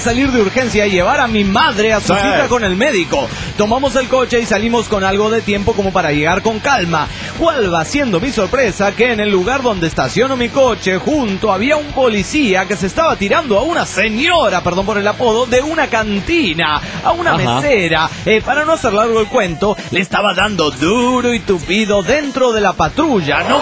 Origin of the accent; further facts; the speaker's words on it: Morelia, Michoacán, Mexico; de Morelia, Michoacán, México.